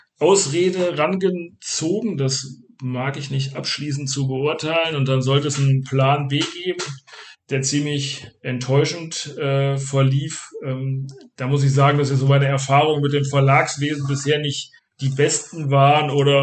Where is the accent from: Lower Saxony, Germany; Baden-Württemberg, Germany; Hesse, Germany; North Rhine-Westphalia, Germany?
Hesse, Germany; Und dann treffe ich mich am Samstag noch mit jemandem aus Spangenberg, das ist ganz in der Nähe meiner Heimat.